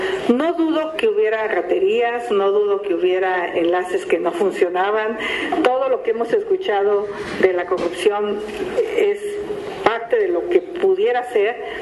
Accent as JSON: {"language": "Spanish", "country": "Mexico"}